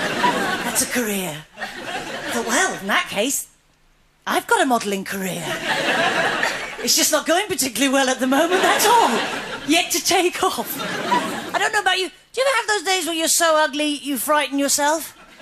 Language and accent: English; United Kingdom; I'm so British at times, I've noticed. I don't even use my car horn in this country anymore in case it's interpreted too aggressively.